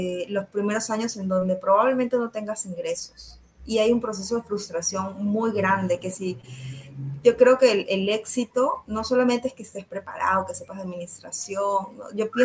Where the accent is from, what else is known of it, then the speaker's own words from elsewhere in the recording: Peru; soy de Perú. Tengo varias empresas